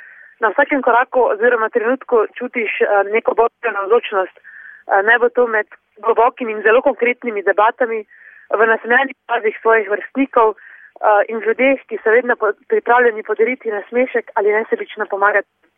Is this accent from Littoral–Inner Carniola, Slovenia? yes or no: no; Slovenske Konjice, Savinja, Slovenia; iz Slovenskih Konjic.